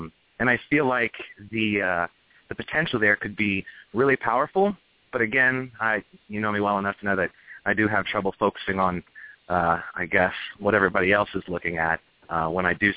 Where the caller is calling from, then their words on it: Dayton, Ohio, United States; I'm calling from Dayton, Ohio.